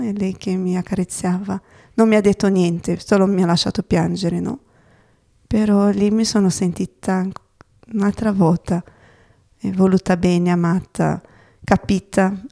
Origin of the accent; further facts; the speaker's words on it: Brazil; Italian is a second language; now in Italy; in Bahia, il mio desiderio era andare lì, almeno sei un po' più lontana da casa, però sono nella mia terra, no?